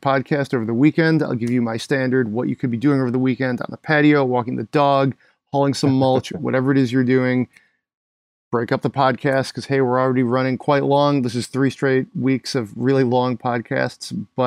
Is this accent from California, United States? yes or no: no; Michigan, United States; growing up in Michigan, you don't see a ton of them.